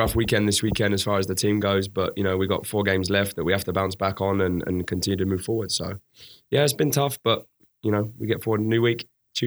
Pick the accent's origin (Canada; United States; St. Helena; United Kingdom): United Kingdom; Crawley, South East England; I was born in England, Crawley, small town outside of London, close to the Gatwick Airport.